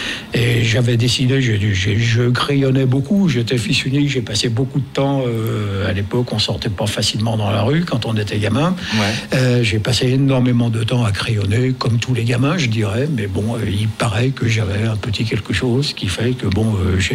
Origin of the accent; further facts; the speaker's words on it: Villefranche-sur-Saône, Auvergne-Rhône-Alpes, France; born there; Ah oui, je suis né à Villefranche, tout à fait, en 1948, pour être précis.